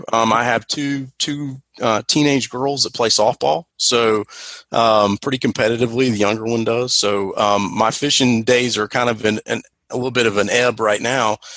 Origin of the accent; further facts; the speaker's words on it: Raleigh, North Carolina, United States; So growing up, I grew up in Raleigh, North Carolina, surrounded by a couple of impoundments.